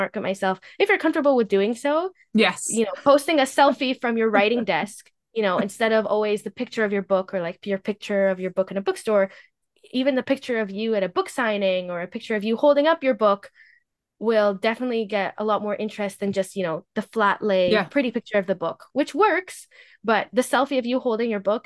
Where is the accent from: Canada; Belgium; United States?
Canada; I'm Canadian, so it's Zed.